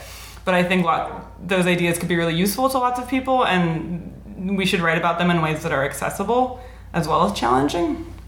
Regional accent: Oregon, United States; I grew up in Oregon. I always knew that I lived in a place that used to have predators and it didn't really anymore

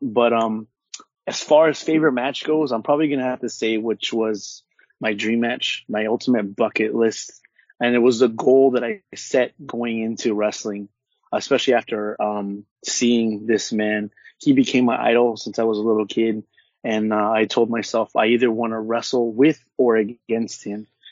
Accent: California, United States; I'm from Orange County and from the West Coast, and, you know, everything I do is for my West Coast peeps

